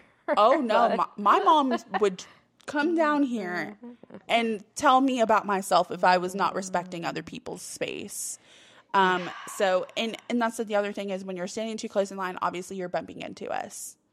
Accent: the South, United States; I grew up in the South, and we always were very much, you know, please, thank you, ma'am, sir.

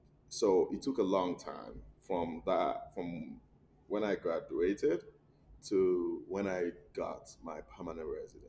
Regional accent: Nigeria; Well, so my growing up in Nigeria, watching my mom, you know, as being the matriarch of the family

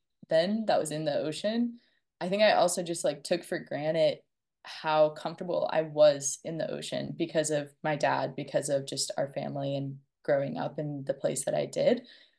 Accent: Florida, United States; So I grew up in Florida as a swimmer.

